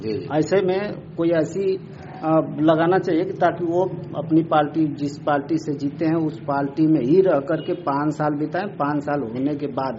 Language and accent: Hindi; Malikpura, Uttar Pradesh, India; मैं गाजीपुर जिले के मनिहारी ब्लॉक के मलिकपुरा ग्राम सभा का रहने वाला हूँ।